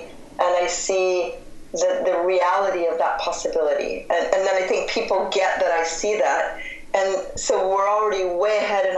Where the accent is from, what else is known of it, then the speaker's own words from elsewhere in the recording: Cedar Rapids, Iowa, United States; I'm from Cedar Rapids, Iowa, and I grew up in, you know, in a town that was surrounded by cornfields